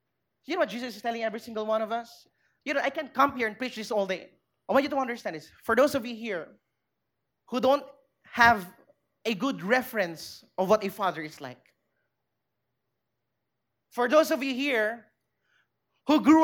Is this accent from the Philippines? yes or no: yes; Philippines; we live in the Philippines, we grew up in the Philippines, got baptized, got birthed again in the Philippines.